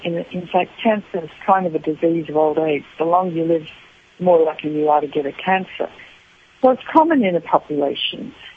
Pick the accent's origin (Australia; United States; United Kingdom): Australia; I'm an Australian, so I can say that.